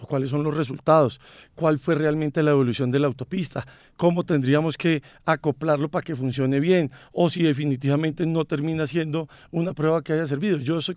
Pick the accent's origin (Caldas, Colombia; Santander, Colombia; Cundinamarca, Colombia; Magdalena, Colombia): Cundinamarca, Colombia; Soacha; Yo hoy no quiero ser ni el polémico ni nada, yo quiero defender a mi tierra. Quiero defender a esos más de 1 millón de suachunos que nos tienen totalmente olvidados